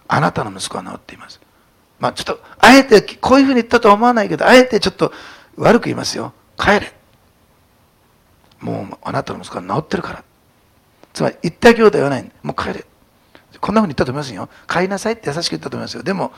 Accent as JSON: {"language": "Japanese", "region": "Osaka", "country": "Japan", "said": "大阪出身なんで勘弁ね。"}